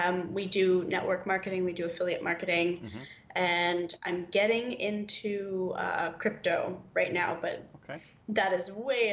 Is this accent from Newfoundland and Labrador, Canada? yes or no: no; Toronto, Ontario, Canada; Well, I grew up in Toronto.